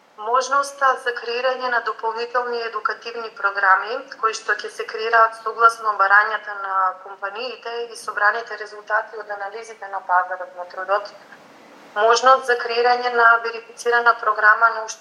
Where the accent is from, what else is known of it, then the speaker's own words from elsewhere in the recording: Vinica, Eastern, North Macedonia; мене ми е многу мило и драго што можам во моето родно место да се себе реализирам